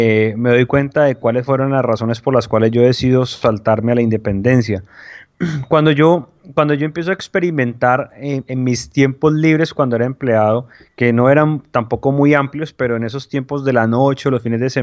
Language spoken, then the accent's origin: Spanish; Palmira, Valle del Cauca, Colombia; now in Cali, Colombia; Yo soy de Cali. Bueno, yo vivo en Cali realmente, soy de Palmira.